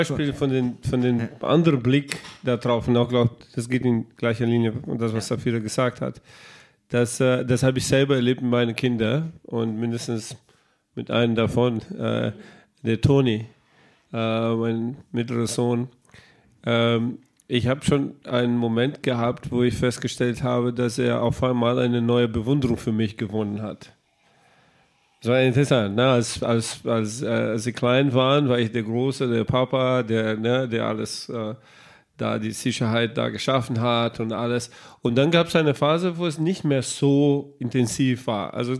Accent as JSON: {"language": "German", "country": "Brazil", "tie": "born or raised there", "second_language": "German", "moved": "yes", "lives_now": "Germany", "said": "in was für einen kulturellen Kontext ich aufgewachsen bin als Brasilianer und was für Chancen ich überhaupt auch im Leben hatte, dass ich dann hier in Deutschland gekommen bin und hier studiert habe"}